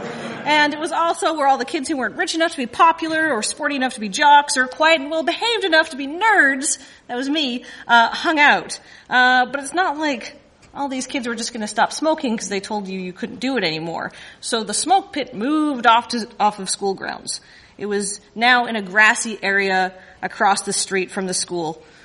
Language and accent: English; Canada; Being Canadian, I'm going to Stuart McLean this shit, which means I have notes, and I'm going to read from notes.